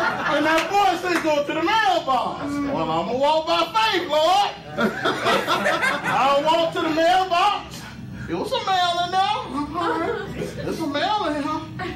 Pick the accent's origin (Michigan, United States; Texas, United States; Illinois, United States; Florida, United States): Florida, United States; Jacksonville; now in Hahira, United States; We came from Jacksonville, Florida. But God moved us out of Jacksonville to Hahira, Georgia.